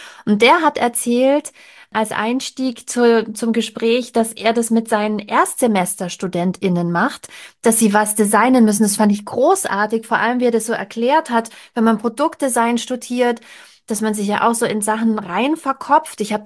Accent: Baden-Württemberg, Germany; ich komme aus der Gegend. Ich war in meiner Jugend sehr viel in Ulm

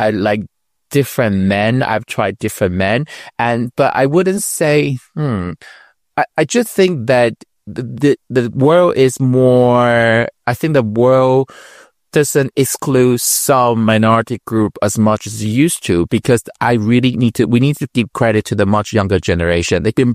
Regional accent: Taiwan; English is a second language; moved away as an adult; Before I move out of my home country, Taiwan, there are occasionally

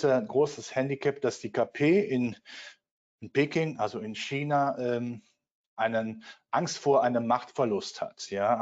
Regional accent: North Rhine-Westphalia, Germany; Sie hören mal meine Zunge an, ich bin Rheinländer, ich bin groß gewachsen in der Nähe vom Hambacher Forst, also Braunkohletagebau, das waren gute Jobs.

